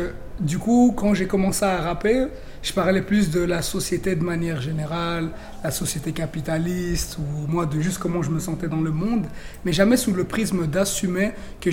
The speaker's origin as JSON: {"language": "French", "town": "Liège", "region": "Wallonia", "country": "Belgium", "tie": "born or raised there", "said": "je suis 100% ivoirien, 100% belge. Parce que même si je suis né en Belgique, j'ai grandi à Liège, j'ai fait toute ma vie, en fait, en Belgique"}